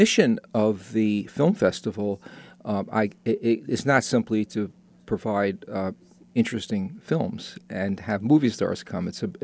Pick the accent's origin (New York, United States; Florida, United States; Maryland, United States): New York, United States; moved away; I just came back from a visit to New York, which, believe it or not, from my accent, you might note that I'm from.